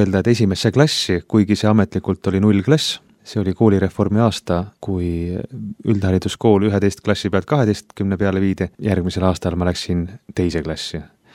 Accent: Kuressaare, Saare County, Estonia; born there; Ma sündisin Kuressaares

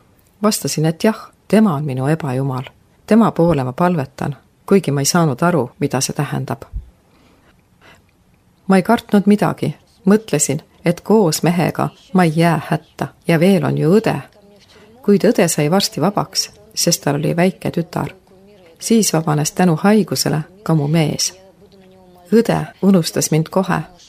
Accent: Leningrad Oblast, Russia; moved away as an adult; Sündisin Leningradi oblastis Eesti piiri lähedal ja elasin seal kuni 30. eluaastani. Sündisin lihtsas töölisperes, kus jumalasse ei usutud.

